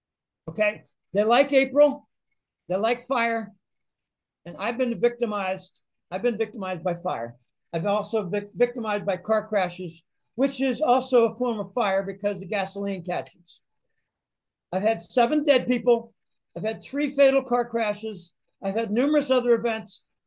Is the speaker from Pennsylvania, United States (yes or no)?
yes; Pittsburgh, Pennsylvania, United States; There was actually a barge in my hometown, Pittsburgh, that got caught, but it didn't wreck a bridge.